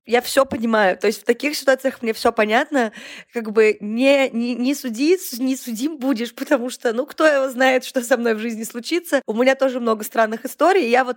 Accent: Saint Petersburg, Russia; жила все детство на Удельной в Петербурге

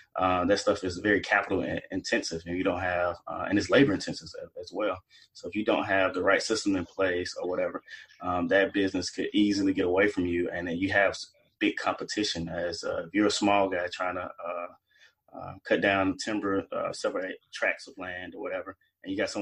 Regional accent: Mississippi, United States; As a child, you know, growing up in Mississippi

